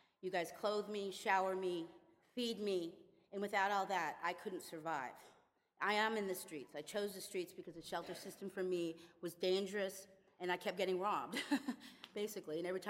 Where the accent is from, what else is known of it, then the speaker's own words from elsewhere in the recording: California, United States; I come from California, a family, upper middle class family, great upbringing.